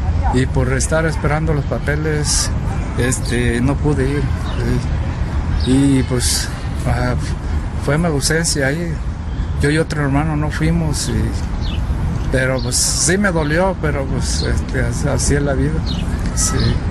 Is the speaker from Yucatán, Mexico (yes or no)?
no; Mascota, Jalisco, Mexico; También de mi pueblo, Mascota, Jalisco, pero bueno.